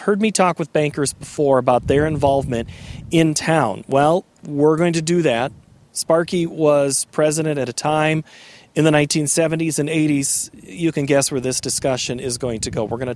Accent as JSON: {"language": "English", "town": "Jessup", "region": "Iowa", "country": "United States", "tie": "born or raised there", "said": "Welcome to my hometown. This is Jessup, Iowa, getting ready for the Farmers Day celebration."}